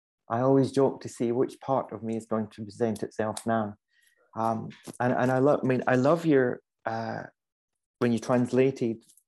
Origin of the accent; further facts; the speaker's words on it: Scotland, United Kingdom; now in England; So I'm originally from Scotland, living in England.